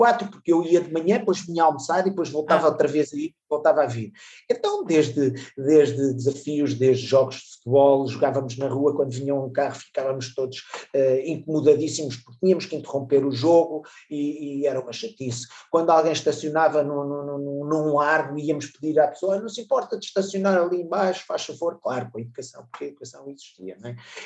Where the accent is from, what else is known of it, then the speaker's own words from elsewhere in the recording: Portugal; also born or lived in Germany; Eu, por acaso, não nasci na Figueira, os meus pais estavam emigrados e estavam na Alemanha, e precisamente por causa do meu nascimento e por causa da minha educação, decidiram vir para Portugal